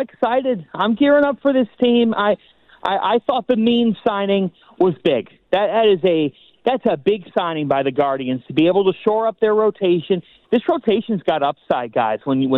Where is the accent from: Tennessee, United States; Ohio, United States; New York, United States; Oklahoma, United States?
Ohio, United States; growing up in Northeast Ohio, I spent many a Friday night at Fairview Lanes or Bay Lanes.